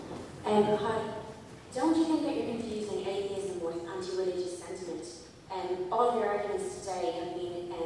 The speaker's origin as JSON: {"language": "English", "country": "Ireland", "tie": "born or raised there", "said": "as someone raised as an Irish Catholic, and I completely disagree with the speaker's view here, in Ireland we can completely separate our atheism"}